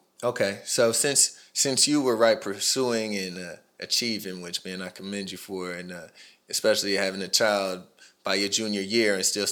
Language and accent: English; Plano, Texas, United States; I'm from Plano, Texas, with, you know, a suburb in Dallas.